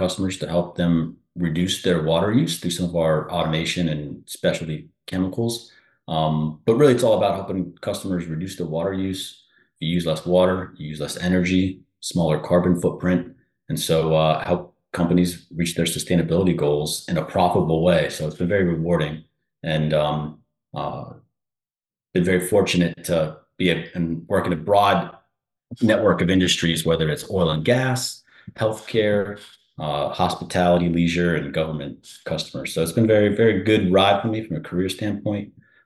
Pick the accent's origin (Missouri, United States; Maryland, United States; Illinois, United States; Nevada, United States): Maryland, United States; also born or lived in Florida; I grew up in Maryland, the Maryland area, and went to school down in Florida